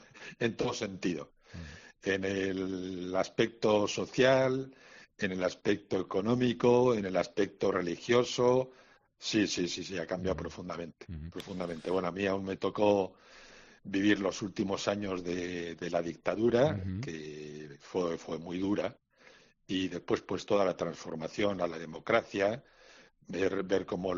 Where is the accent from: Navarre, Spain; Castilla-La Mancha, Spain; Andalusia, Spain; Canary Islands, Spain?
Navarre, Spain; Lerín; moved away; que estoy aquí en nuestra zona de Navarra, en Pamplona, en Tolosa, donde estaba exactamente en mi pueblo de Lerín, y dejar la tierra, dejar a la familia con que siempre me he sentido muy querido, muy integrado.